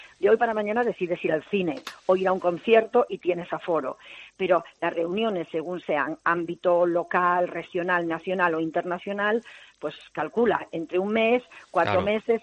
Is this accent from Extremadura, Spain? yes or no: no; Galicia, Spain; como buena gallega